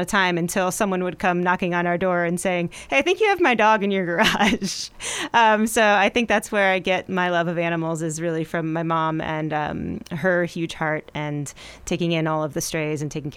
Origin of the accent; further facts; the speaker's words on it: Indiana, United States; also born or lived in Bend / Tahoe; now in Roseburg, United States; So I was in Bend for about 20 years. I grew up in Indiana. I was in Bend for about 20 years.